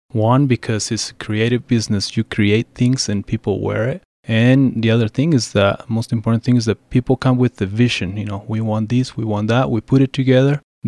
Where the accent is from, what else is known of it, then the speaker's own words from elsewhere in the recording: Juarez, Chihuahua, Mexico; also born or lived in Texas; now in San Luis Valley, United States; Well, I'm originally from Juarez, Mexico.